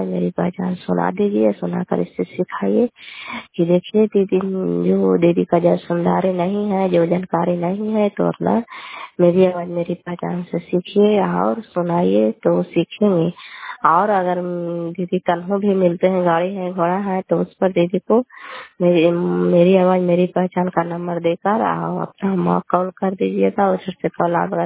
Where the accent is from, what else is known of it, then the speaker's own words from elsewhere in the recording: Bihar, India; घर कल्याणपुर वाली वेलछी पंचायत प्रखंड चांडी जिला नालंदा का निवासी हूँ।